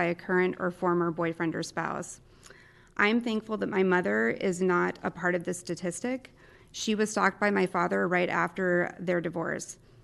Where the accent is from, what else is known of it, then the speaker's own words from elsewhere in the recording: Albany, Oregon, United States; I'm from Albany, Oregon.